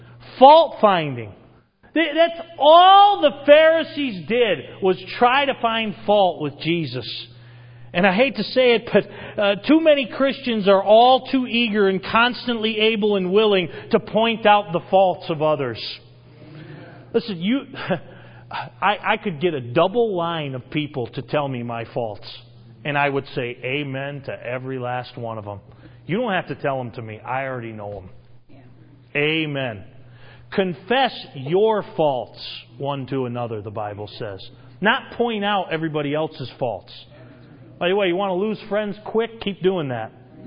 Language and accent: English; New England, United States; I like the Patriots. I'm from New England.